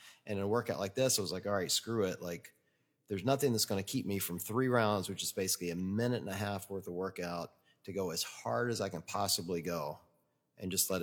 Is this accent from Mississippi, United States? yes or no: yes; Mississippi, United States; I'm from Mississippi. I can make fun of Arkansas.